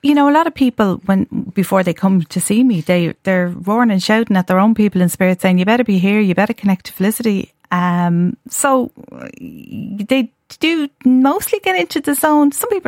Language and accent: English; Dublin, Leinster, Ireland; growing up in Dublin in the 1970s